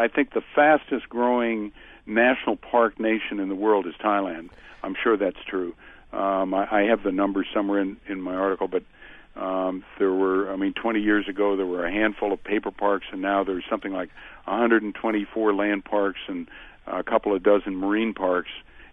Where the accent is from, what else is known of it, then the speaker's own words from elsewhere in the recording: Wyoming, United States; I'm from Wyoming, and there were people in my community there that had settled four or five generations before I arrived